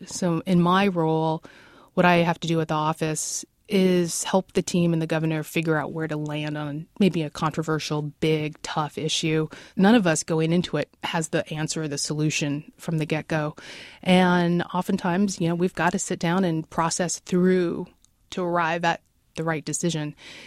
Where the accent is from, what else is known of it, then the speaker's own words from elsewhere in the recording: Seattle, Washington, United States; You know, growing up in Seattle neighborhoods, you see stained glass all over the place